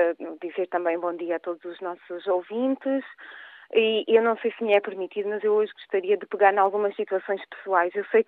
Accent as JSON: {"language": "Portuguese", "region": "Alentejo", "country": "Portugal", "lives_now": "Northern Portugal, Portugal", "said": "porque eu também sou sou alentejana, do interior do Alentejo. Vim aqui parar ao norte, mas eu sou uma pessoa, não sou da cidade"}